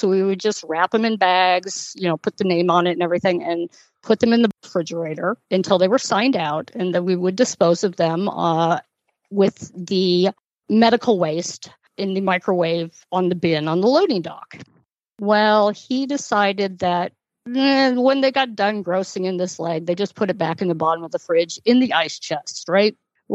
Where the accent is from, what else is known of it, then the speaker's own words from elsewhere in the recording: Washington, United States; Now, where I grew up in Washington is a large percentage Latter-day Saint.